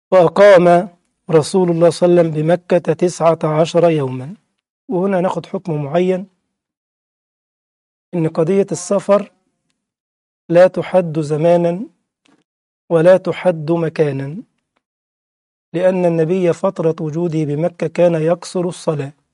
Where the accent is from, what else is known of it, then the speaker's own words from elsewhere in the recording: Egypt; moved away as an adult; now in Germany; أنا مثلا من مصر لكنني مقيم الآن في ألمانيا، إقامتي في ألمانيا على صفة الدوام الآن